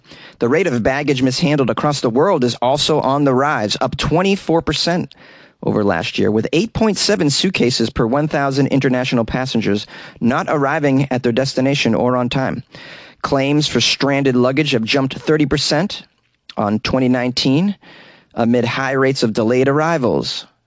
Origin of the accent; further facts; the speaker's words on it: United States; I'm an American. I can't handle my booze at that age.